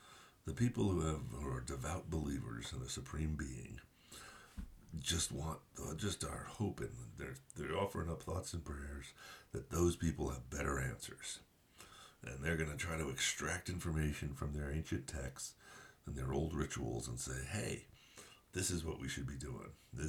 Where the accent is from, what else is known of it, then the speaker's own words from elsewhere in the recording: New Jersey, United States; I grew up in Central Jersey and I picked up the Yankees from Dad